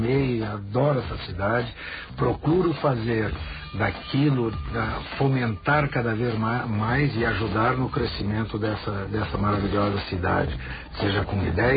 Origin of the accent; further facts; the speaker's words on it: Veranópolis, Rio Grande do Sul, Brazil; sou natural de Veranópolis, no estado do Rio Grande do Sul.